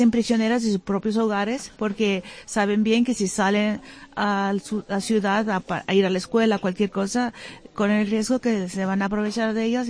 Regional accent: Texas, United States; born there; soy nacida aquí en Estados Unidos. Mis padres con descendencia de México, son de Matamoros y de Chiapas.

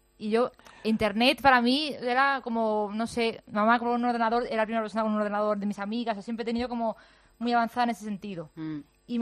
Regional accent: Marbella, Andalusia, Spain; yo soy de Marbella.

